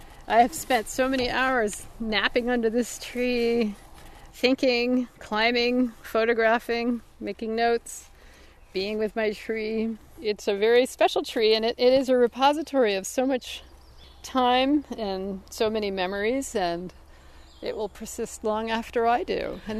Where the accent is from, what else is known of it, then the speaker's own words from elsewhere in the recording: Pacific Northwest, United States; I come from the Northwest, which is a very benign place. Nothing is after you.